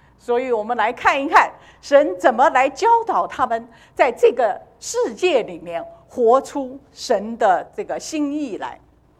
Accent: China; 就像我们中国人说，县官不如县管，对不对？

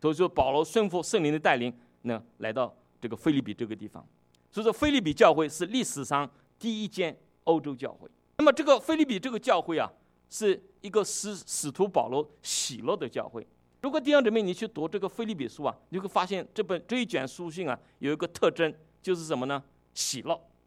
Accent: China; 我们中国人以前50多岁就是个老人了。

